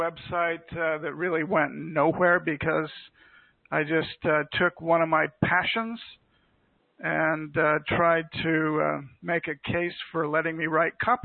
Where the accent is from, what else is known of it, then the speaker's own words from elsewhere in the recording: Seattle, Washington, United States; having a 200 or so history where I grew up in Seattle, Washington.